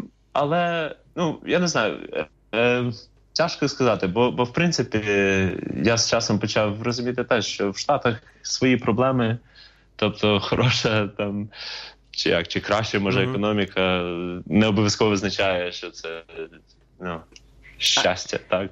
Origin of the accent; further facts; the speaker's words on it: Kyiv, Ukraine; now in Ternopil, Ukraine; я виріс в Києві, але живу в Тернополі зараз, так? Тобто останні 11 років.